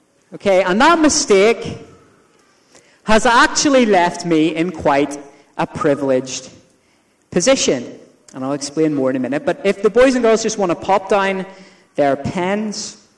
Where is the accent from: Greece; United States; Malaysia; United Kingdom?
United Kingdom; Northern Ireland; what happens when I go to Northern Ireland is that my accent gets thicker and I speak faster.